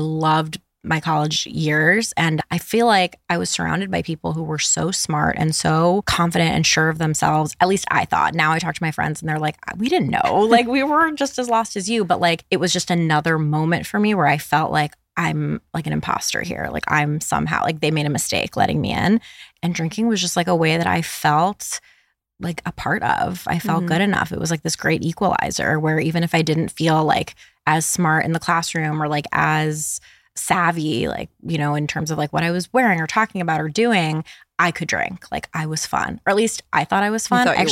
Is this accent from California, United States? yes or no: no; New York City, New York, United States; But I grew up on the East Coast. I grew up like New York, New Jersey area. I was born in the city and then we were in the suburbs.